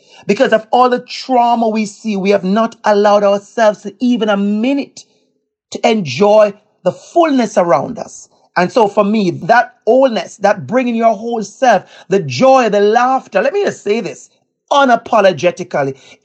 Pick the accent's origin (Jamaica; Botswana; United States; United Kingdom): Jamaica; accent: Jamaican; Me showing up as my full self with my Jamaican accent, I cannot tell you which event I have spoken at, major events, that I have not acknowledged and used my Jamaican accent and my Jamaican dialect.